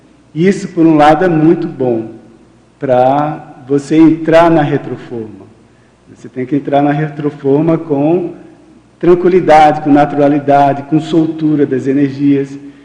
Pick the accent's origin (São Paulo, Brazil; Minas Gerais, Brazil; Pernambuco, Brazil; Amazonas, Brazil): Pernambuco, Brazil; Recife; now in Foz do Iguaçu, Brazil; eu sou de Recife, né? Mas teve época, eu já estava morando aqui em Foz.